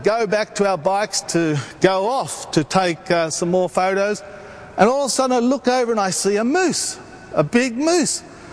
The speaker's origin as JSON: {"language": "English", "country": "Australia", "said": "I said, mate, I can't have a gun. I'm an Australian. We're not allowed to have guns, you know."}